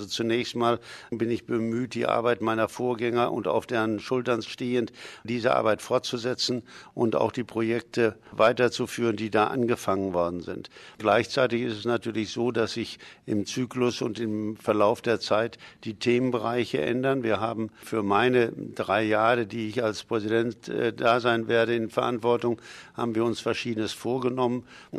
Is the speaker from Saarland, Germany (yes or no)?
no; Oelde, North Rhine-Westphalia, Germany; ich komme aus Oelde in Westfalen